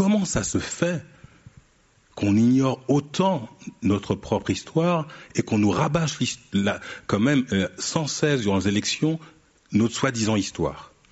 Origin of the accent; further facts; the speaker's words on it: France; moi je suis d'origine guadeloupéenne, et j'ai grandi en France